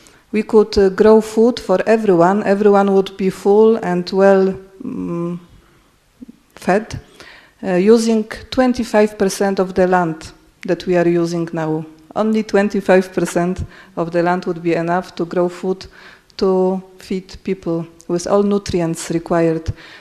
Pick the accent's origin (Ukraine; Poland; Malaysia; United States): Poland; English is a second language; and I'm from Poland.